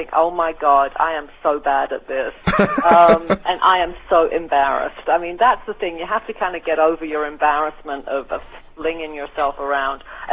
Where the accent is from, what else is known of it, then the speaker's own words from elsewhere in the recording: United Kingdom; I mean, I'm British, as you said, and I had been in America for about 3-4 months.